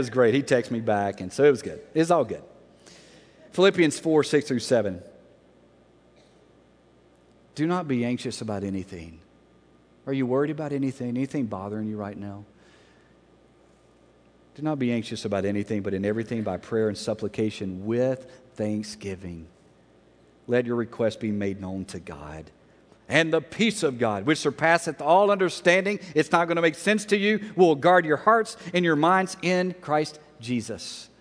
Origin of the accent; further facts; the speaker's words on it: Alexandria, United States; in my hometown in Alexandria, this really gets personal